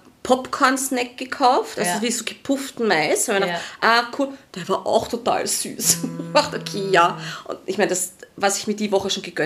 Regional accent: Austria; das, was mir als Österreicher oder eben Deutscher oder Europäer, sagen wir mal Europäer, fehlt, du kannst das Wasser nicht aus der Leitung trinken.

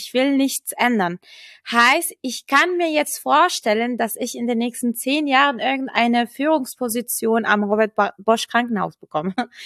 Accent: Lebanon; German is a second language; Ich komme aus dem Ausland, also aus dem Libanon. Deutsch ist nicht meine Muttersprache.

